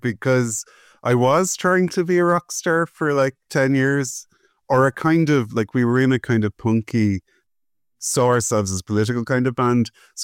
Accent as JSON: {"language": "English", "town": "Cork", "region": "Munster", "country": "Ireland", "said": "I'm from Cork originally, which is where Murphy's are from."}